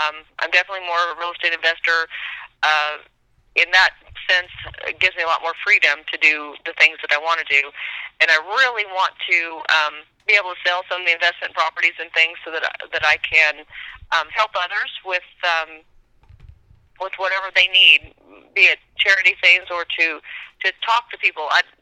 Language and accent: English; Stockton, California, United States; born there; also born or lived in Oklahoma / Arkansas / Missouri; Was actually born in California and yeah. ended up Oklahoma, Arkansas, Missouri, and then back out here again.